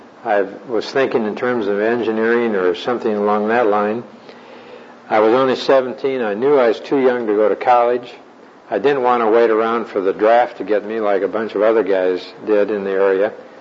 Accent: Amarillo, Texas, United States; I'm from Amarillo

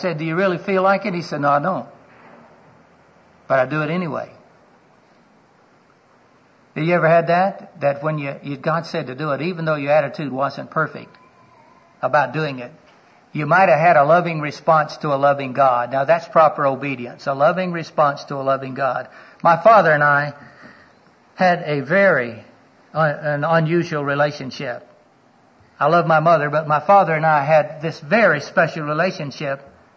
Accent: Florida, United States; When I grew up in Florida, that was just as much a requirement as the jack was.

